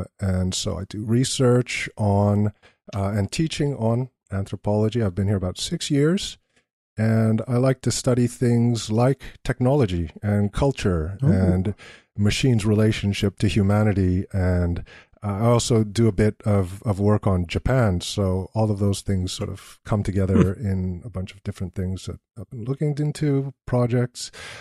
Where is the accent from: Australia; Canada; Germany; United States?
Canada; now in Wellington, New Zealand; But you might tell from my accent that I'm not from New Zealand. I actually grew up in Canada.